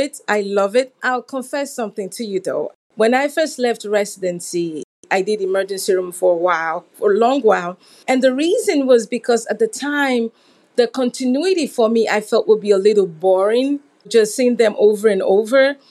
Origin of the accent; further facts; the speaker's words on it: Nigeria; moved away; From my name, you can tell that I grew up in Africa, specifically the western part, and that's Nigeria.